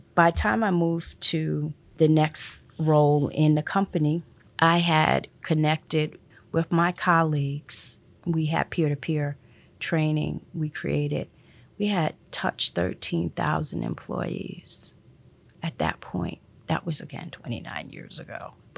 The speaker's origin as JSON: {"language": "English", "town": "Queens", "region": "New York", "country": "United States", "tie": "born or raised there", "lives_now": "Syracuse, United States", "said": "I grew up in Queens. I went to school at Stony Brook out on Long Island. And I got a job in down in the Wall Street district. Before I moved up here for a man, right?"}